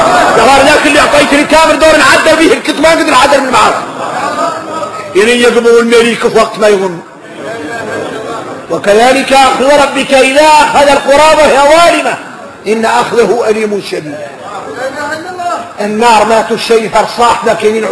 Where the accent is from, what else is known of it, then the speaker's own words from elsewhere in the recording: Mauritania; هذا وقايع نحن موريتاني